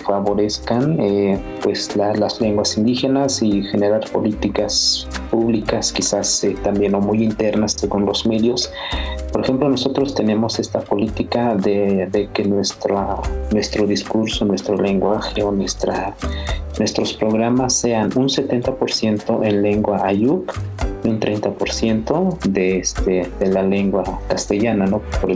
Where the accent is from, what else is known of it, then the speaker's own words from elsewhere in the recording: Oaxaca, Mexico; first language Mixe; Spanish is a second language; donde aprendimos primeramente a escuchar y después a hablar nuestra lengua materna, que es el ayuk.